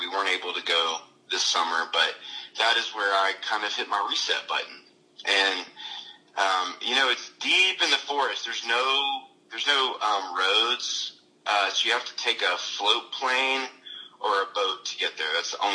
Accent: Nashville, Tennessee, United States; Yeah, you know, growing up in Nashville, my mom was a hairdresser, my dad was a police officer

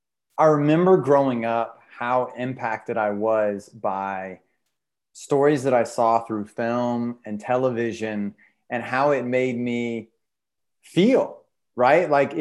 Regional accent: the South, United States; especially as a young man growing up in the South

